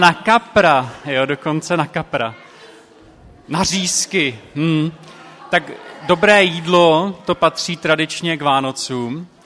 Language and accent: Czech; Zlín Region, Czechia; protože jsem z Valašska